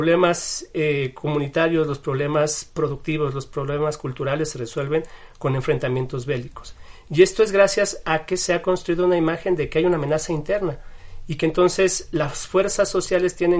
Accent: Mexico City, Mexico; No, yo soy mexicano, nací aquí, chilango.

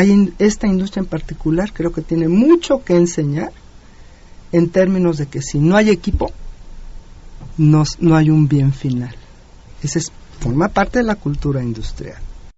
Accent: Mexico; forma parte de nuestro patrimonio en todos los sentidos, ¿no? Como mexicanos.

